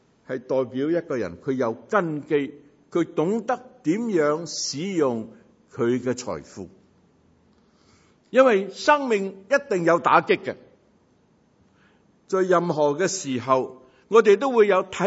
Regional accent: Guangdong, China; 当我思想水的时候，我不能不想到我们广东人很着重的一句说话

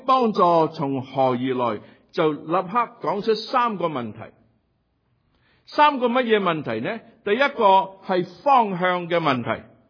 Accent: Chaozhou, Guangdong, China; 对唔住，我都系潮州人。我都系广东人。

